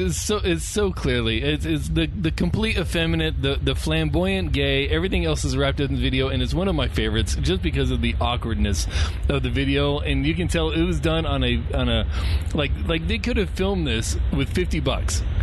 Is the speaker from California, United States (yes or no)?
yes; Palmdale, California, United States; at least in where I grew up in Palmdale